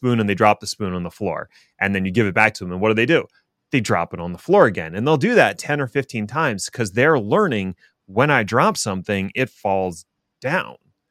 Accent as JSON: {"language": "English", "region": "East Coast", "country": "United States", "said": "And we come from the East Coast. We got a nice vein of rich sarcasm."}